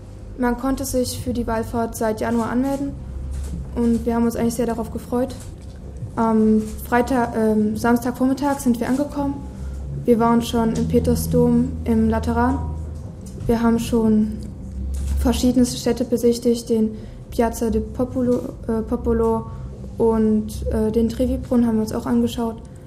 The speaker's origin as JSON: {"language": "German", "town": "Freiberg", "region": "Saxony", "country": "Germany", "said": "Ja, also ich komme aus Freiberg, aus dem Bistum Dresden-Meißen"}